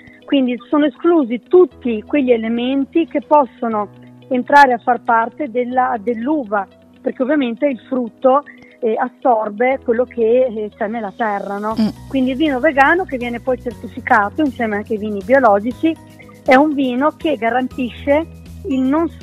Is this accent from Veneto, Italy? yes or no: yes; Veneto, Italy; born there; Sono nata in Veneto, ma le mie origini sono bolzanine da una parte e toscane dall'altra, quindi racchiudo in me tre regioni